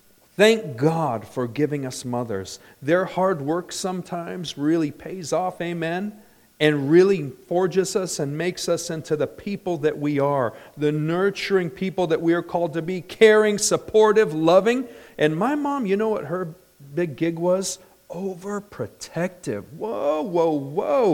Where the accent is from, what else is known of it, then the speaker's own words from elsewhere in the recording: Redlands, California, United States; I can remember where I grew up in Redlands, California.